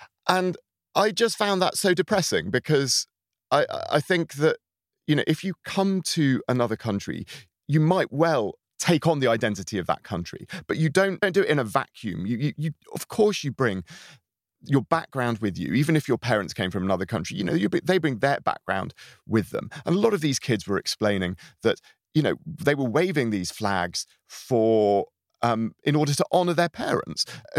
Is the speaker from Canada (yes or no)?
no; United Kingdom; now in Sweden; as a British person in Sweden, as someone from a rich, majority white Western European country, nobody questions my right to enjoy my Britishness when I feel like it